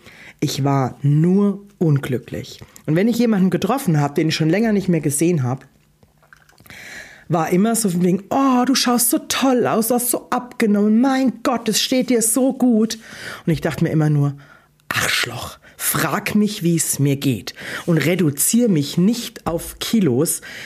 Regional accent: Germany; ich bin aus dem Odenwald.

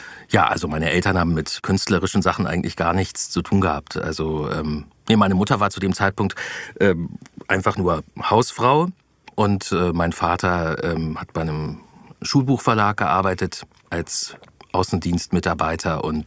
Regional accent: Osnabrück, Lower Saxony, Germany; Und dann sind wir nach Osnabrück gezogen. Also eigentlich ist Osnabrück sozusagen meine Hood und die Stadt, wo ich aufgewachsen bin, wo ich dann zwölf Jahre verbracht habe.

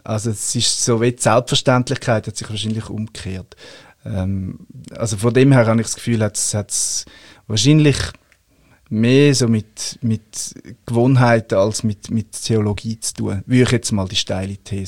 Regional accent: Switzerland; now in Zürich, Switzerland; so in dem Dorf, wo ich aufgewachsen bin, es halt dazu gehört hat, dass ein Kind getauft wird

